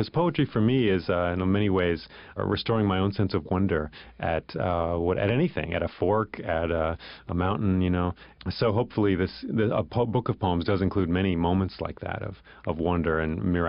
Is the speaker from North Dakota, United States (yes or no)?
no; Ithaca, New York, United States; I grew up here in Ithaca and returned after about 15 years away.